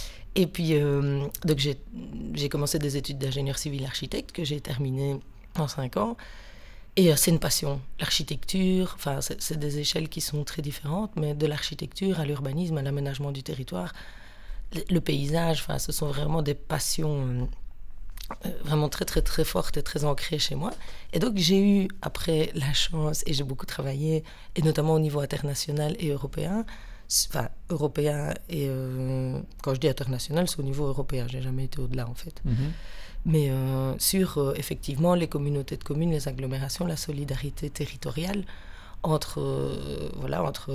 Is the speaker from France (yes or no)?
no; Saint-Nicolas, Wallonia, Belgium; Je vais commencer à la naissance. Parce que pour moi, c'est important. Je viens de Saint-Nicolas.